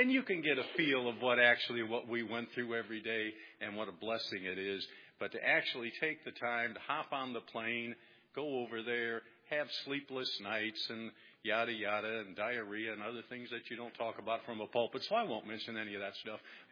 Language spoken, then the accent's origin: English; United States; You know, these kids were from Africa, and we're from the United States here.